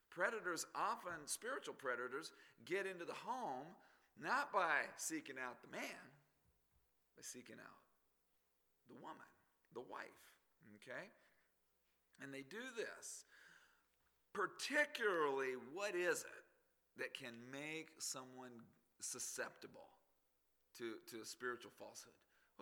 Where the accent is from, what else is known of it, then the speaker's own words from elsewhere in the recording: Las Vegas, Nevada, United States; born there; I was born in Sunrise Hospital. Sunrise Hospital is in Clark County, Nevada. That's Las Vegas. Okay. 1969.